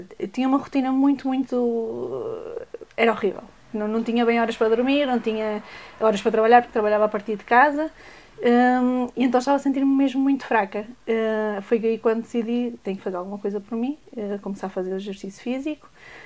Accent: Madeira, Portugal; also born or lived in Aveiro; now in São João da Madeira, Portugal; Eu venho da Ilha da Madeira.

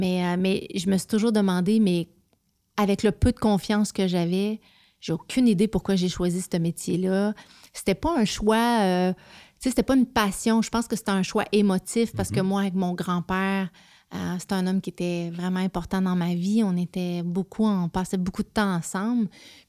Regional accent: Saint-Dominique-du-Rosaire, Quebec, Canada; Je suis une fille de Saint-Dominique-du-Rosaire, mmh, t'sais, mon père est bûcheron

